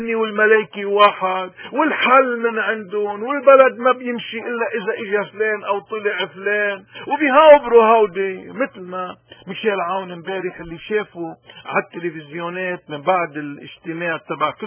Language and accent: Arabic; Lebanon; طيب يا خي نحن كلبنانيين بدنا نسأل هذا الانسان